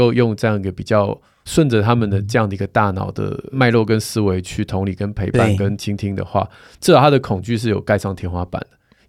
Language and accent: Chinese; Taipei, Taiwan; 你看我们也是台北人啊。